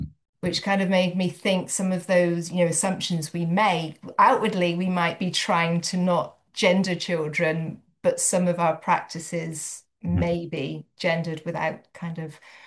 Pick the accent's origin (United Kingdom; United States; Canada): United Kingdom; so as you can probably tell, I'm a Brit originally